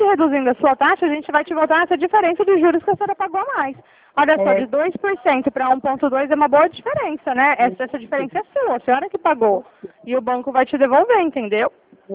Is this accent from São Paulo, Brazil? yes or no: yes; Ribeirão Preto, São Paulo, Brazil; Eu sou de Ribeirão Preto, falo da Central de Crédito do Banco Santander